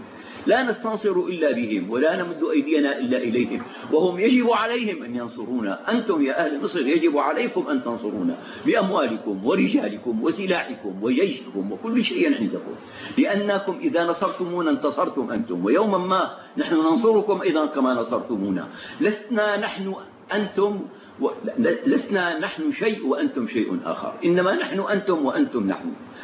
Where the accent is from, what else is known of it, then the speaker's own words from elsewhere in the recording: Damascus, Damascus Governorate, Syria; فأنا مثلا من سوريا، لكنني أنا من دمشق